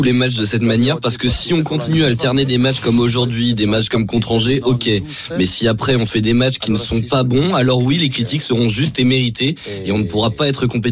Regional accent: Italy; French is a second language; moved away as an adult; now in France; moi je suis italien, je suis fier de l'être, parce que je suis venu ici

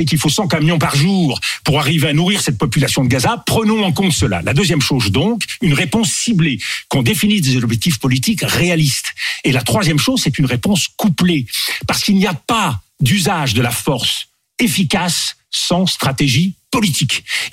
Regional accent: France; Mais moi, je suis français.

